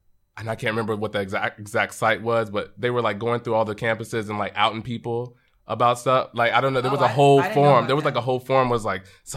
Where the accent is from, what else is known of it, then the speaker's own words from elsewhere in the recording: Bible Belt, United States; So growing up in the Bible Belt, religion is a big thing. Baptist, right.